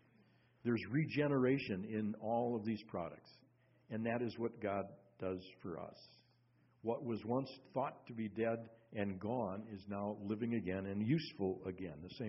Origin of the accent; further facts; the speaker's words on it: Minneapolis, Minnesota, United States; born there; I was born in the Twin Cities, Minneapolis, St. Paul.